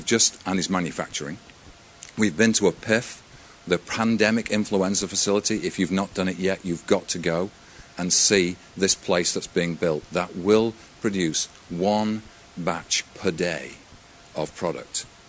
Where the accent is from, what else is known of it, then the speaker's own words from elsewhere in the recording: United Kingdom; accent: British; be able to tell by my accent that this is a British guy standing in front of you.